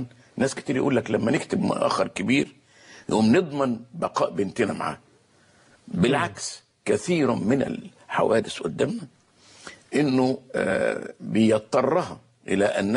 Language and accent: Arabic; Egypt; ان اصحاب الاموال عندنا في مصر